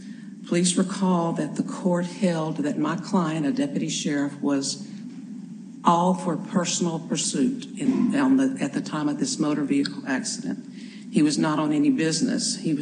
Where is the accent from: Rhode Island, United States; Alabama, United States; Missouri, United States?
Alabama, United States; Montgomery; And by the way, I am from Montgomery, so if you wanted to go to Montgomery, that would have been all right.